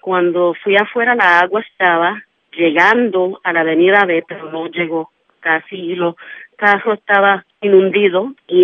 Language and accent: Spanish; New York, United States; Como neoyorquinos tenemos mucha fortaleza